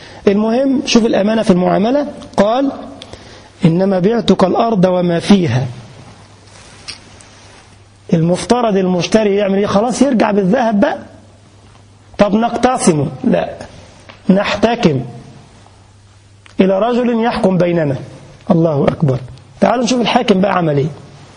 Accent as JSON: {"language": "Arabic", "country": "Egypt", "moved": "yes", "lives_now": "Germany", "said": "ما كنت في بلدنا مصر يعني قبل ما اجي ألمانيا"}